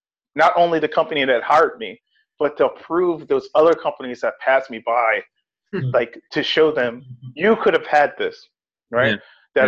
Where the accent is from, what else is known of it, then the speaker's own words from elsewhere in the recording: New Jersey, United States; I'm from New Jersey originally, and I have family in New Jersey, Delaware, PA.